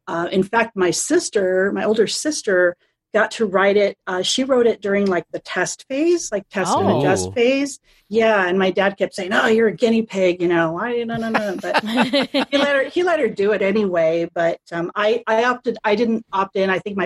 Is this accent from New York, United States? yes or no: no; Anaheim, California, United States; So living and growing up in Anaheim, working at Disney was kind of a rite of passage, really.